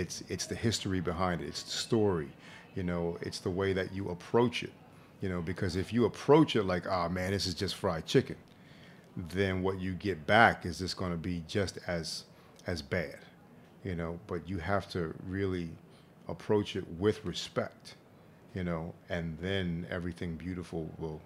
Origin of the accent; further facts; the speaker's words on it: Philadelphia, Pennsylvania, United States; You know, like me and Omar are cool, and we're both from Philly